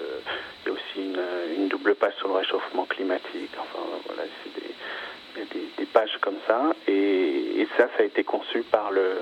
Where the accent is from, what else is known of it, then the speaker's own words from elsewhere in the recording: Paris, Île-de-France, France; Je suis né ici, non, moi je suis un Parisien.